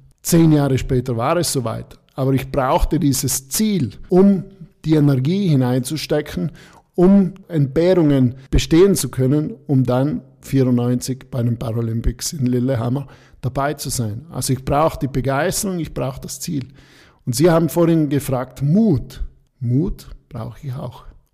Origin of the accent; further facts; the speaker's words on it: Trentino-Alto Adige, Italy; Da ist es oft für uns als Südtiroler nicht ganz einfach